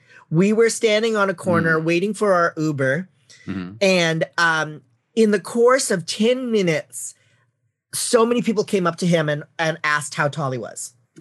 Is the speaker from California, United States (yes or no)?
yes; San Francisco, California, United States; this would happen to me because I grew up in San Francisco.